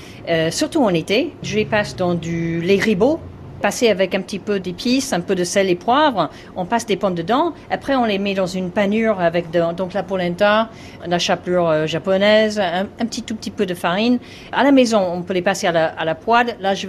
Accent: New York, United States; French is a second language; Moi, je suis de l'État de New York.

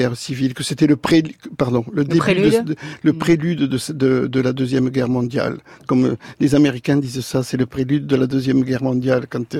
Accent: France; born there; moi je suis né en France, donc d'un père qui a combattu Franco, qui a été blessé, qui a fait les camps de concentration français

